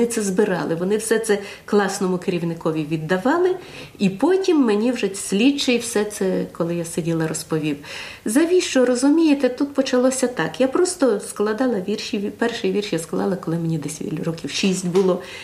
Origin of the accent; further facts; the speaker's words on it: Western Ukraine, Ukraine; бо я народилась і виросла на Західній Україні